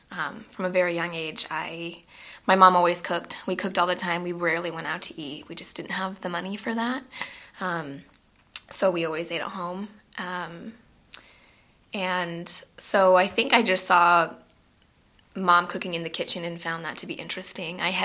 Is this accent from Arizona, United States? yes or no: yes; Phoenix, Arizona, United States; born there; I've lived in Tempe, I now live in Gilbert, and I've lived in Phoenix, so I know the valley well. I was born in Good Sam Hospital downtown.